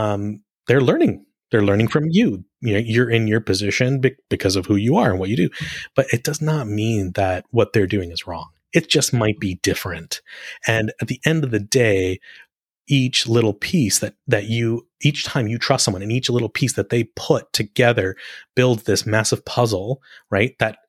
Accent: Calgary, Alberta, Canada; moved away as an adult; also born or lived in Fort McMurray / Ottawa / London / New York; now in Chicago, United States; I grew up in Calgary. I moved to Fort McMurray. I did Ottawa. I moved to London and New York. And now I reside in Chicago.

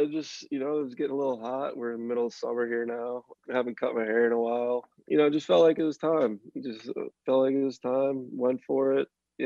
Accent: Reading, Pennsylvania, United States; Yeah, so actually I had the Reading Phillies in my hometown, the Phillies AA team. So I grew up going to a lot of those games and stuff.

